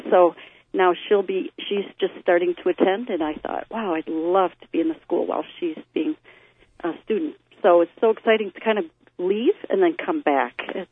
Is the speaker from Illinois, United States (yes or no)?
yes; Chicago, Illinois, United States; now in Rib Lake, United States; I'm presently living in Rib Lake, and we've been here for 16 years, but I did grow up in the Chicagoland area.